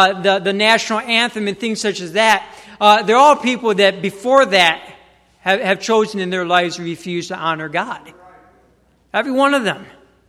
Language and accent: English; United States; I'm American through and through.